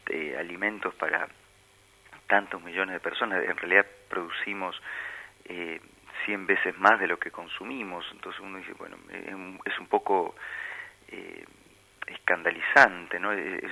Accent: Argentina

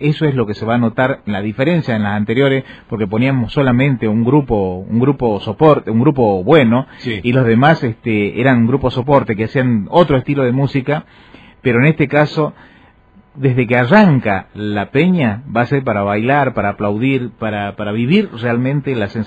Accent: Salta, Argentina; now in Misiones, Argentina; una de las que se viven allá en mi provincia, allá en Salta

